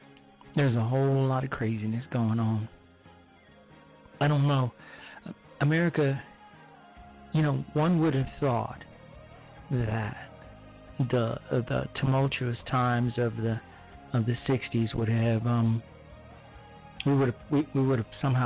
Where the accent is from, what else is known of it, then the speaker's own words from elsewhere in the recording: Chicago, Illinois, United States; my hometown of Chicago, Illinois